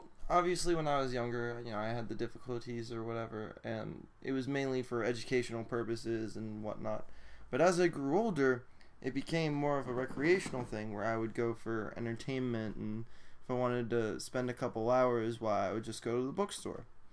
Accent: Virginia, United States; I'm from Northern Virginia. So I used to go to this Borders store in Fairfax City

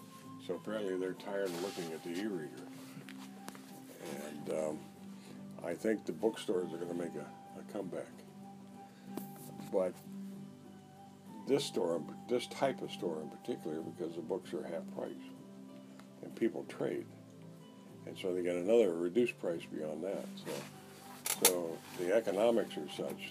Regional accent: Los Angeles, California, United States; I grew up in Los Angeles.

